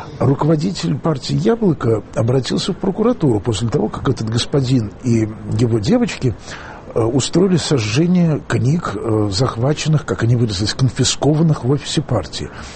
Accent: Moscow, Russia; Я просто родился на Клинической, у Плющихи, и Дарвиновский для меня был местом, мимо которого я ходил то в детсад, то в школу.

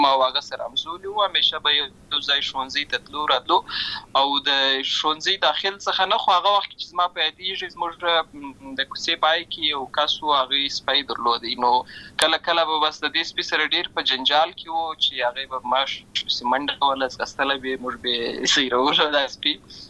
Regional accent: Lashkar Gah, Helmand, Afghanistan; born there; زه په اصل کې د اوروزګان ولایت یم، اما زه په هلمند ولایت لشکرګاه کې پیدا شوی یم

